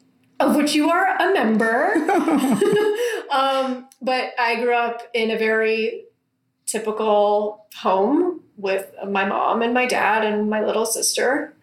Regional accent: Switzerland; Growing up in Switzerland, I was the only... not the only. I was one of like three or two American kids at my international school in my class.

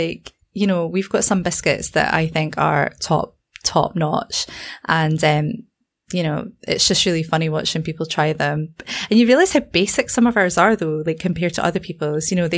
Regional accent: Scotland, United Kingdom; And I only fell down it because I'm Scottish.

